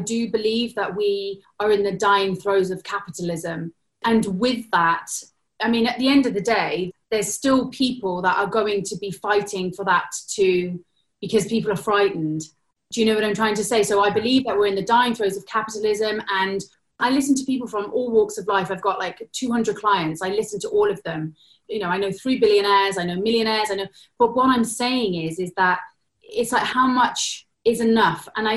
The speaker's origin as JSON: {"language": "English", "region": "Wales", "country": "United Kingdom", "said": "I'm Welsh, I come from a Celtic lineage."}